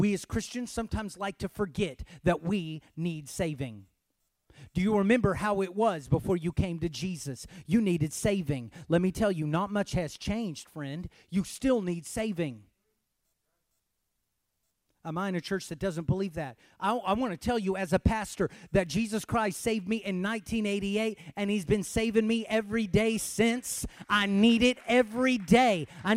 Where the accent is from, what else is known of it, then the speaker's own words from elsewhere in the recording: Waco, Texas, United States; He is from Waco, Texas, home of the national champion, Lady Bears. And we're pretty proud of it, my hometown.